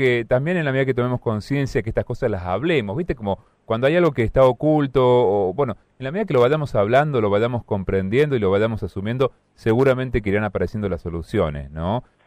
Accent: Argentina; yo también me pregunto como argentino

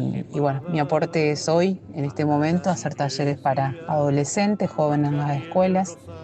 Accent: Paraná, Entre Ríos, Argentina; soy de Paraná.

